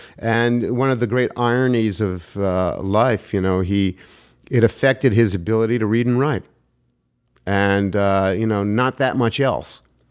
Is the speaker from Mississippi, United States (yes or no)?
no; New York City, New York, United States; I was 14, 15 years old and reading a lot and growing up in New York City, you know, and exposed to a lot of high and low culture